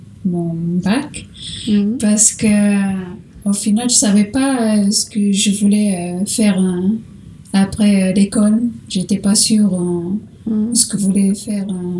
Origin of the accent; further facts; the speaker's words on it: Portugal; French is a second language; moved away as an adult; now in France; Du Portugal.